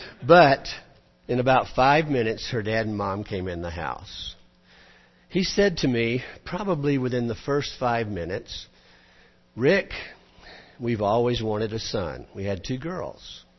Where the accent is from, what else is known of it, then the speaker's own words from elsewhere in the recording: Georgia, United States; She was from California. I was from Georgia.